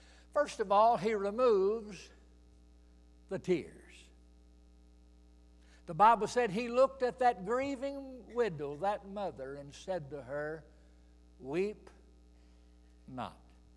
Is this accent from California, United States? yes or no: no; Alabama, United States; I was born and raised in Alabama. Those of us who live in the Deep South, we grew up with certain customs and traditions.